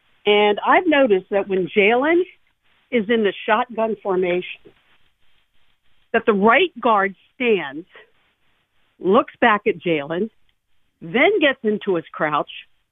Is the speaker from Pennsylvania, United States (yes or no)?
yes; Pennsylvania, United States; now in Massachusetts, United States; I grew up in the Delaware Valley. I lived in the Lehigh Valley for 30 years. And now I live in Massachusetts, surrounded by Patriots fans.